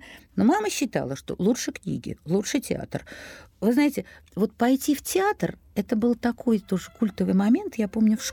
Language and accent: Russian; Saint Petersburg, Russia; born there; Родилась в Ленинграде